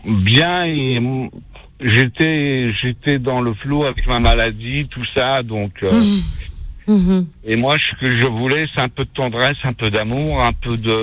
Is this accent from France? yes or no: yes; France; je suis venu en France en 1974. J'ai grandi en France